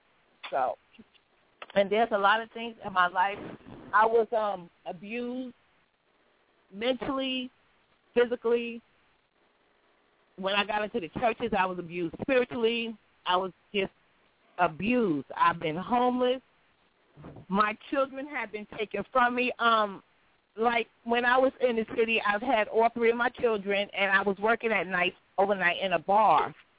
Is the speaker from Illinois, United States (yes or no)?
no; Queens, New York, United States; born there; I was born in Jamaica's Queens General Hospital, which is up a hill. All of my New York people in Queens, y'all know what I'm talking about.